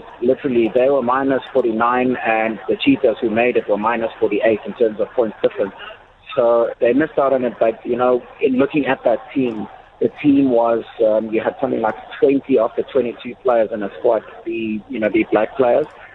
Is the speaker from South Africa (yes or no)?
yes; Eastern Cape, South Africa; because I'm from the Eastern Cape.